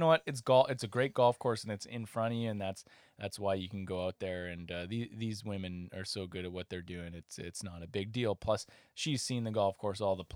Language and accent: English; Canada; Sorry, I'm from Canada.